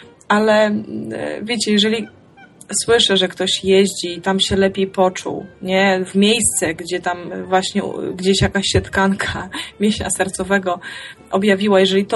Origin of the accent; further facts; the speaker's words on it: Białystok, Podlaskie Voivodeship, Poland; akurat ja pochodzę z Białegostoku, urodziłam się tam, sokółka jest bardzo blisko Białegostoku, więc dużo osób wiedzą, że jestem z Białegostoku